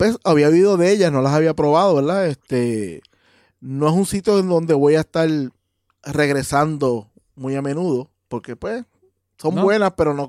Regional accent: Bayamón, Puerto Rico; Bayamón es mi pueblo natal.

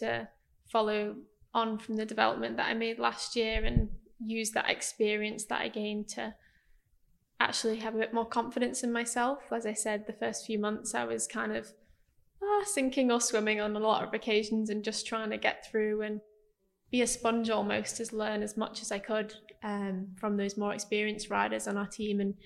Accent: United Kingdom; not just as a British rider, obviously I'm biased

